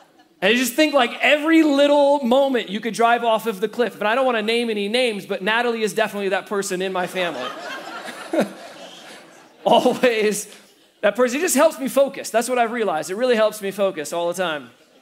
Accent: Iowa, United States; And so when I first saw this, it reminded me of home. I grew up in Iowa.

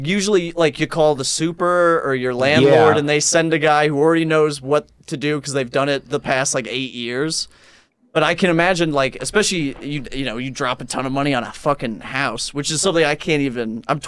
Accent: Minnesota, United States; And it made me, because I grew up in Minnesota where the gambling age was 18.

